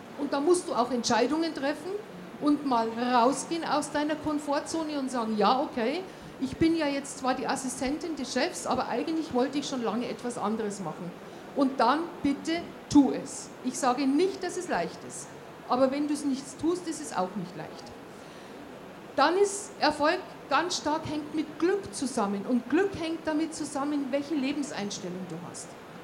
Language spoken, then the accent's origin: German; Bavaria, Germany; und ich bin ja eine Bayerin, wir sagen, wenn es dich vom Stangerl haut.